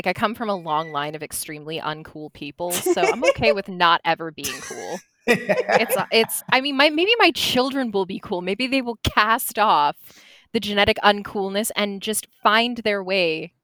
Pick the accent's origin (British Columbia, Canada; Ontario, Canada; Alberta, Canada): British Columbia, Canada; But I come from British Columbia, which is filled with democratic socialists. And that's how I grew up.